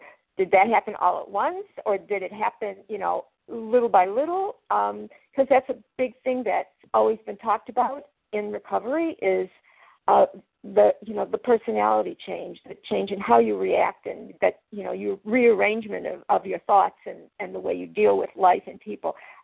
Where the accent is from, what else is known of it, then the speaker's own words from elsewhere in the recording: Florida, United States; I'm from Florida.